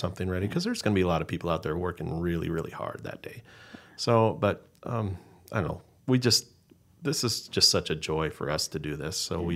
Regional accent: Custer, South Dakota, United States; also born or lived in Vermillion; I'm kind of from all over South Dakota. I grew up on a dairy farm in Vermilion, and then the second part of my childhood, I grew up in Custer and graduated high school from there. It's kind of that's what I consider my hometown.

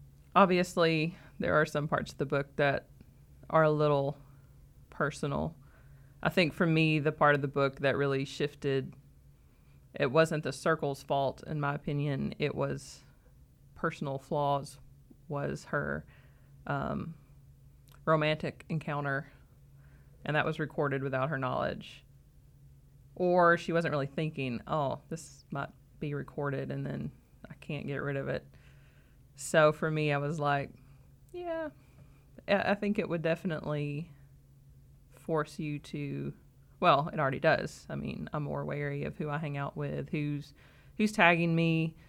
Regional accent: Kentucky, United States; we grew up in Eastern Kentucky. We were, well, according to our internet provider, we were the first house in 2 counties to have the internet. So for me, being … growing up on Big Andy Ridge

